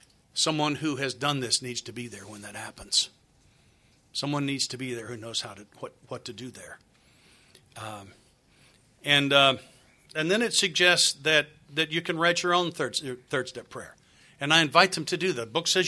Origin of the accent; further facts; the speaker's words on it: the South, United States; I'm from the South. I'm not too slow for y'all now.